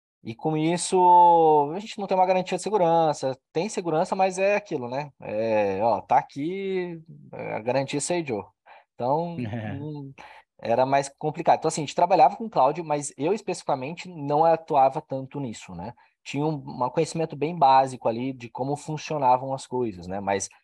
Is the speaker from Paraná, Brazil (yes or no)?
yes; Maringá, Paraná, Brazil; É, eu sou de Maringá, empresa de São Paulo.